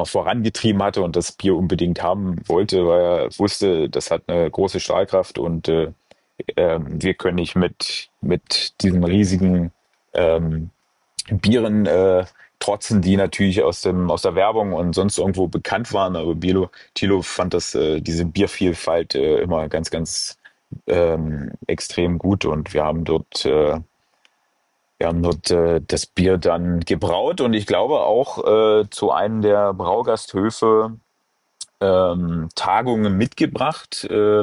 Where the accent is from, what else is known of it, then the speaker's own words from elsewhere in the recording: East Germany, Germany; ich bin ja Ossi